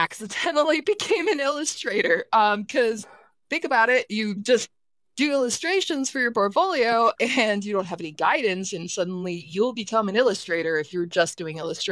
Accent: United States; now in Ireland; I went by … then I got married. I'm an American. I moved to Ireland.

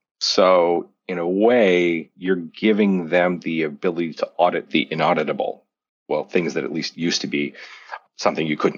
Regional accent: Montana, United States; I always use an analogy from when I was growing up in Montana that we used to have a garden in the backyard.

